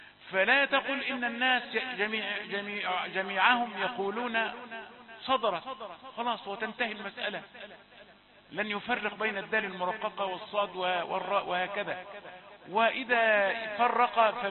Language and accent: Arabic; Egypt; أننا كمصريين جلنا معظمنا ينطق الضاد شديدة